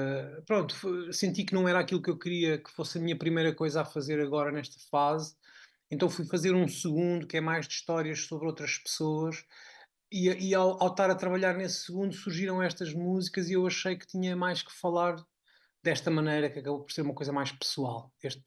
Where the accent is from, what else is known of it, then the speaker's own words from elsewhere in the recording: Praia da Barra, Aveiro, Portugal; eu que cresci, nasci na Praia da Barra, junto ao mar, portanto, com aquela marca do Mar Atlântico, sempre vivi muito perto do mar.